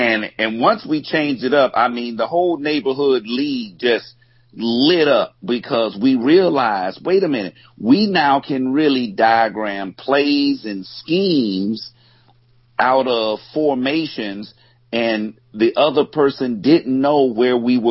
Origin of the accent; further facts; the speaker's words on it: Shreveport, Louisiana, United States; Oh, my hometown is Shreveport, Louisiana. Yeah, the home of Terry Bradshaw.